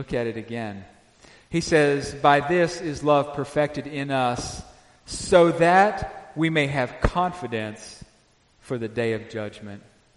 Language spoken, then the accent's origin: English; Arkansas, United States; And I grew up in Northwest Arkansas, which is, you know, maybe an hour and a half from the Oklahoma state line.